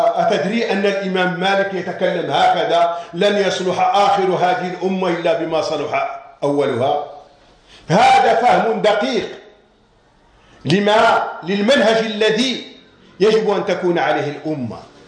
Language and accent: Arabic; Marrakesh, Marrakesh-Safi, Morocco; كان أنا من مراكشي